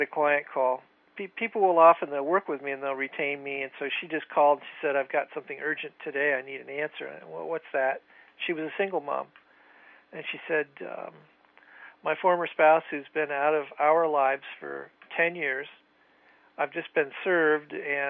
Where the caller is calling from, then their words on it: California, United States; I said, well, I'm calling from California.